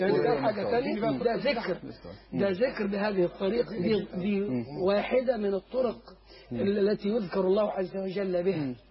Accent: Egypt; وعندنا في مصر من الشمال إلى الجنوب

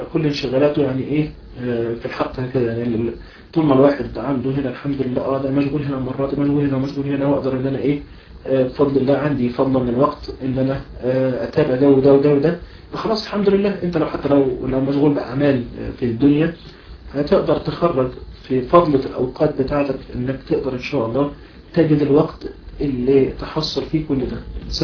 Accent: Egypt; عندنا في مصر مثلا النصاب في مصر 25,000 جنيه

